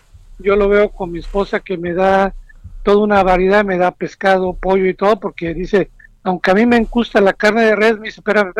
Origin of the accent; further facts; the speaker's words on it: Veracruz, Mexico; Yo soy de Veracruz y estoy acostumbrado mucho a las gorditas, las picaditas, pero no a la fruta.